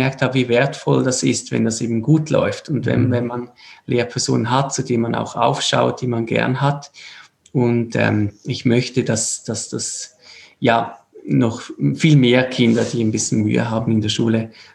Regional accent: Switzerland; Also CH wäre wichtig, wir sind aus der Schweiz.

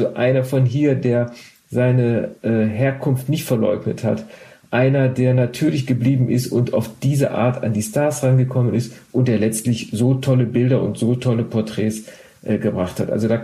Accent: Duisburg, North Rhine-Westphalia, Germany; born there; Ich bin in Duisburg geboren

